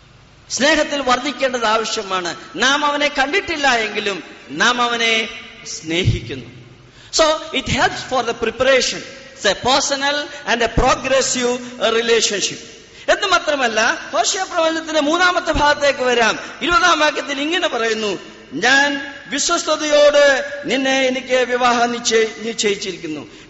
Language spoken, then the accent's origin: Malayalam; Mumbai, Maharashtra, India; ഞാൻ അറിയാം, ഞാൻ ബോംബെ പട്ടണത്തിൽ നിന്നാണ് വരുന്നത്.